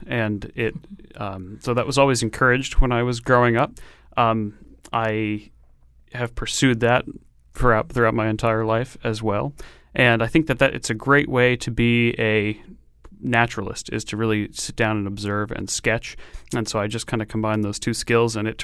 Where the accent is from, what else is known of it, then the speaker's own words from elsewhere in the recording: Connecticut, United States; now in Maine, United States; Growing up in Connecticut, it is a fantastic place to grow up and be attuned to the natural world around you.